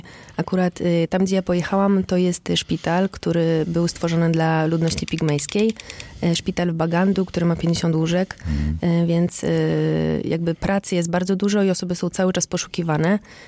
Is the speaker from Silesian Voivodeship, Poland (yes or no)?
no; Krynica-Zdrój, Lesser Poland, Poland; U nas w Krynicy, jestem z Krynicy Zdrój